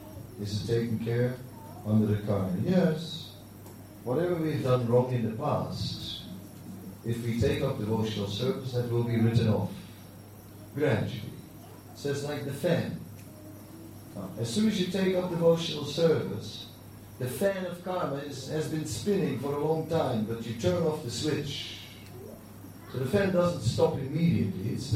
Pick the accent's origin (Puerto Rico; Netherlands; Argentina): Netherlands; The inspiration of force was that I grew up in the Netherlands after the Second World War, immediately after the Second World War.